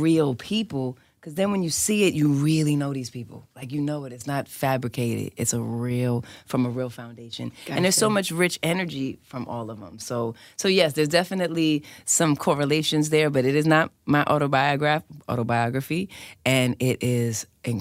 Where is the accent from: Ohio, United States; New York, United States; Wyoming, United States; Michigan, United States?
New York, United States; New York City; It is inspired by my experiences growing up in New York, growing up in Hell's Kitchen for sure.